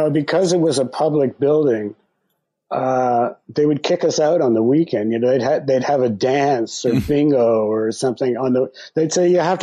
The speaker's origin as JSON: {"language": "English", "country": "Canada", "tie": "born or raised there", "said": "Now I grew up in Canada and I became a U.S. citizen later"}